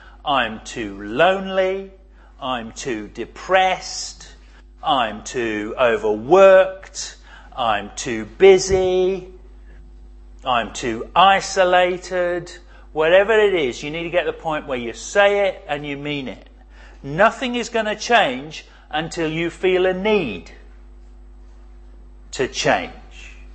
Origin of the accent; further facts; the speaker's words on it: United Kingdom; because we're British and we're very good at this